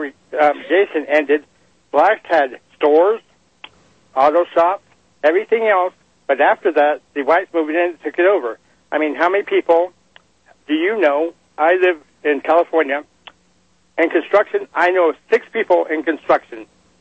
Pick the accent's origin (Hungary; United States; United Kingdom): United Kingdom; England; born there; I was born in England.